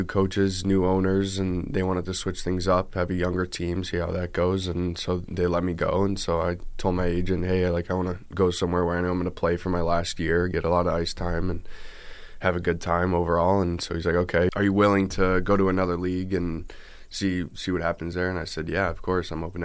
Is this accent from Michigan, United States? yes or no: yes; Detroit, Michigan, United States; I mean, I'm from Detroit. I gotta go with the Wings